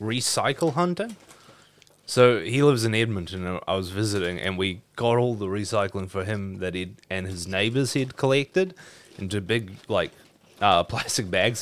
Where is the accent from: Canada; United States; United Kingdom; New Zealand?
New Zealand; I'm Kiwi.